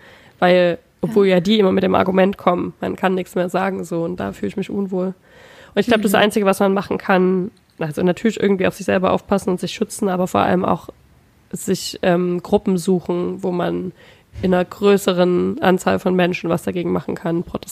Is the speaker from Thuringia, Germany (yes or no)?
no; Saxony, Germany; ich komme aus dem Erzgebirge.